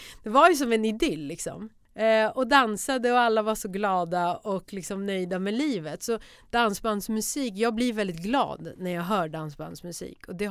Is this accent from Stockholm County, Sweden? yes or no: yes; Stockholm, Stockholm County, Sweden; Jag växte upp i Akalla, en förort i Stockholm.